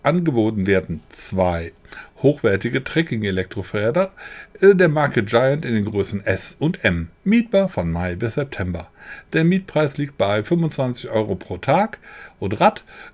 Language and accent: German; Troisdorf, North Rhine-Westphalia, Germany; born there; Troisdorf im Rheinland, meine Geburtsstadt.